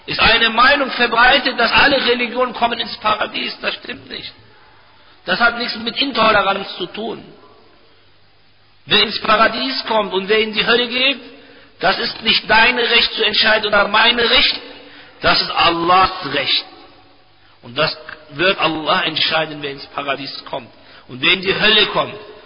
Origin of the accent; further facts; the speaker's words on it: Turkey; German is a second language; ich gebe von meinem eigenen Land, wo ich lebe, wo ich herkomme und wo ich auch Besuche und Unterrichte dort organisiere